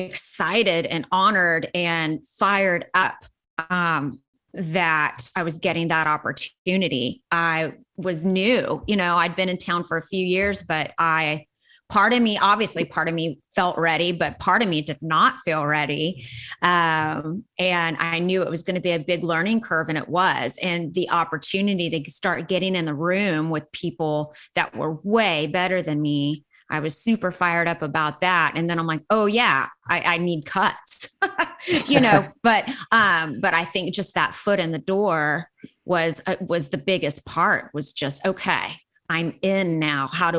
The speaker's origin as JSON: {"language": "English", "town": "Pittsburgh", "region": "Pennsylvania", "country": "United States", "tie": "born or raised there", "lives_now": "Nashville, United States", "said": "a town called Pittsburgh. My parents were both musicians. My dad taught woodwinds at the university in my hometown, and my mom was a flutist."}